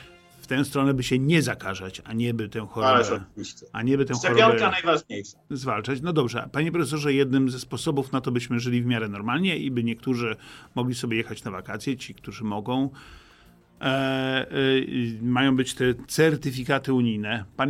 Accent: Warmian-Masurian Voivodeship, Poland; born there; jako Warmiak, wyłącznie z urodzenia, co prawda, nie z wychowania

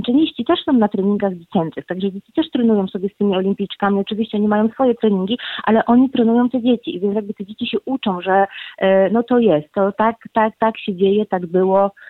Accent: Łódź, Łódź Voivodeship, Poland; now in Norway; My mówimy po norwesku ute, bo ja pochodzę z Polski, z Łodzi. My mówiliśmy na dworzu, tak, a w Norwegii mówimy ute

